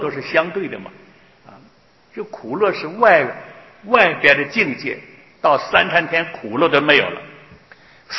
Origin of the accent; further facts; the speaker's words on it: Taiwan; 我们从台湾来。到了美国啊，一个白天一个晚上，这个时间就不一样